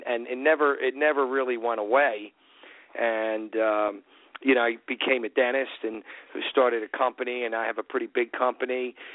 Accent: Atlantic City, New Jersey, United States; I grew up in Atlantic City, like, in the late 60s and early 70s when I was real young.

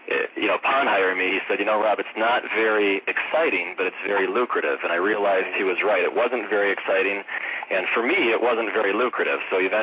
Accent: Wisconsin, United States; I'm from Wisconsin, so when Michigan loses a big game like that, then I claim I'm from Wisconsin.

